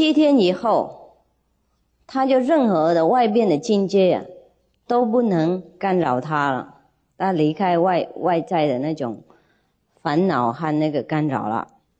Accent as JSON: {"language": "Chinese", "country": "China", "said": "既然有写中文，我们是中国人，从小就读了，上大学也读"}